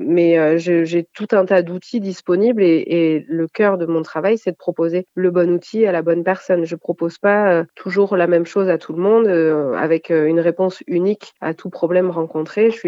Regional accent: Auvergne-Rhône-Alpes, France; Je suis originaire de Haute-Savoie, il faut le dire. Donc, je suis très attachée aux montagnes

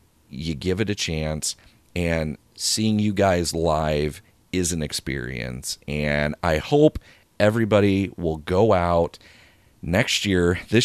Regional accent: Illinois, United States; I'm from Central Illinois. So Cornerstone's like, okay, within an hour from me.

